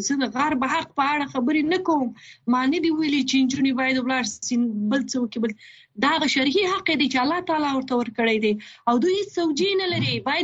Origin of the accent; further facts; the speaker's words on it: Afghanistan; ما افغانستان کې زه اوسېدلې یم او زه د افغانستان یم